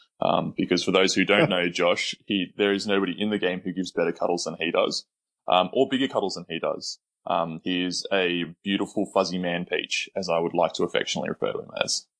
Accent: Sydney, New South Wales, Australia; I am from Sydney, Australia.

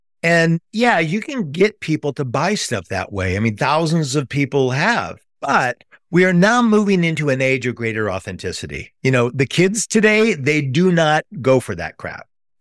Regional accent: Midwest, United States; Like I grew up in the Midwest. I'm a Jewish guy.

